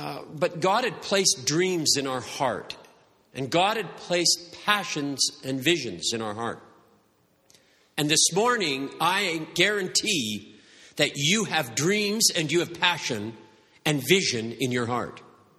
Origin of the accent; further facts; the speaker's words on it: Medicine Hat, Alberta, Canada; I was born and raised and lived in Medicine Hat, and we went to First Assembly of God as a family, the Pentecostal church there.